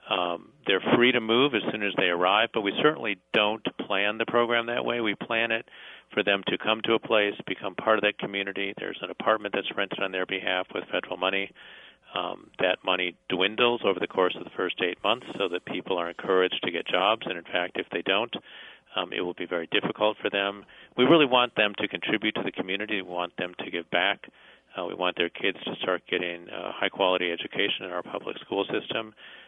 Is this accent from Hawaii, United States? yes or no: no; Wisconsin, United States; But, again, I come from the Midwest myself, just a little bit north of you in Wisconsin